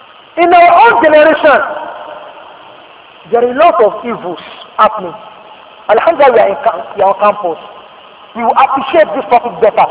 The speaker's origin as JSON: {"language": "English", "country": "Nigeria", "said": "I will speak, act, behave, and I think interact first as a Nigerian before any other thing."}